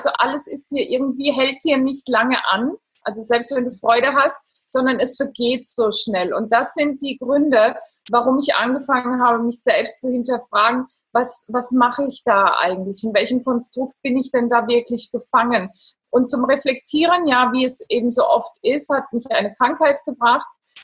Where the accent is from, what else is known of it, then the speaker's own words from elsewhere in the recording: Italy; German is a second language; ich bin Italienerin, ich bin hier in Italien zu Hause, jetzt momentan am Lago di Garda